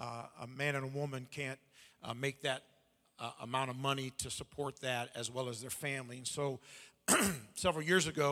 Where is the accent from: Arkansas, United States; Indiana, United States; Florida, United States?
Indiana, United States; I grew up in Indiana. We're a neighboring district.